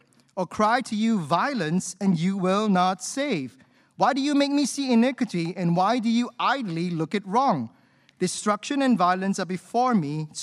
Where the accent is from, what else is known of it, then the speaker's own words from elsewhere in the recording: Singapore; Now, friends, I'm a Singaporean, and many of you here are Singaporeans too.